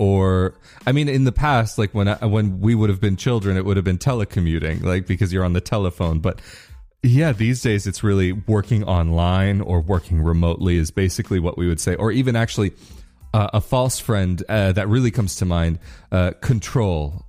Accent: United States; I hate to admit that as an American being in Italy, that I went to a McDonald's

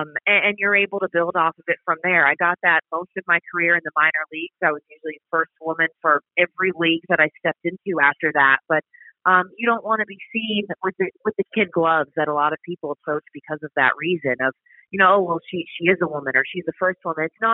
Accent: Atlanta, Georgia, United States; Oh man, I grew up in Atlanta, but my mom is from New England

